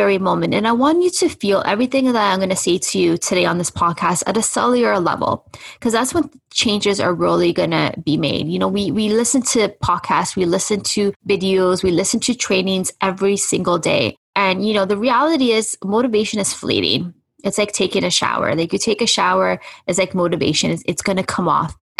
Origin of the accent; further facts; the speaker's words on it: Toronto, Ontario, Canada; I am from Toronto, Canada. I always say, you know where … is from? I'm from Toronto.